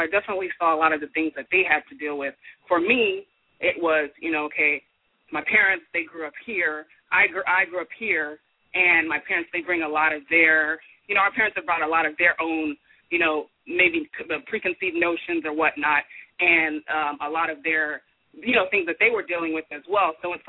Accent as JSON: {"language": "English", "town": "Houston", "region": "Texas", "country": "United States", "tie": "born or raised there", "said": "I was born and raised in Houston, Texas."}